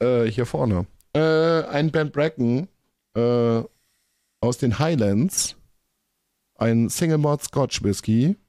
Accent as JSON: {"language": "German", "region": "North Rhine-Westphalia", "country": "Germany", "tie": "born or raised there", "said": "Ich bin 30 Jahre in NRW aufgewachsen."}